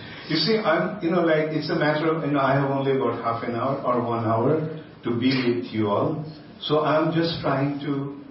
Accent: India; I've been born and brought up in India.

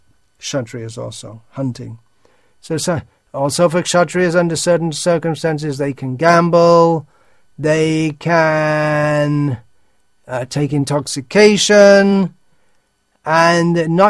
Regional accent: England, United Kingdom; born or raised there

